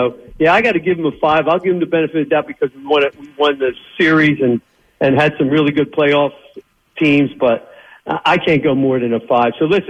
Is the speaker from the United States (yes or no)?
yes; Trenton, New Jersey, United States; My dad, you know, growing up in Trenton, we were growing up in Trenton, and he was really a Giants fan, New York Giants fan.